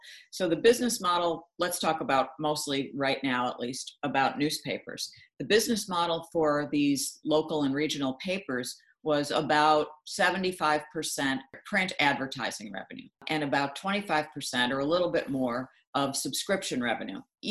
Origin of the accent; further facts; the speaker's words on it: Buffalo, New York, United States; the two papers in my hometown of Buffalo